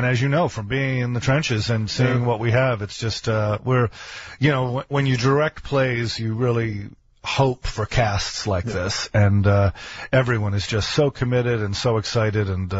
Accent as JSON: {"language": "English", "region": "Connecticut", "country": "United States", "said": "I'm from Connecticut, just outside of about 60 miles from New York. My mom's from the Bronx."}